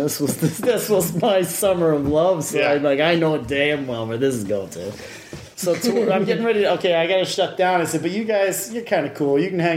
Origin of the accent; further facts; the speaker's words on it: Glovertown, Newfoundland and Labrador, Canada; And I'm working down in my hometown of Glovertown.